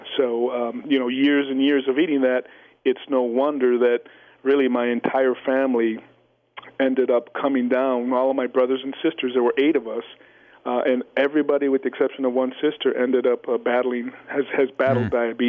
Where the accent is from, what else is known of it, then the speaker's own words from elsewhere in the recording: Edinburg, Texas, United States; Yeah, so I grew up in Edinburgh, Texas, which is right along the border of Mexico. We're literally 20 minutes from Mexico and about an hour from the Gulf of Mexico, Mark.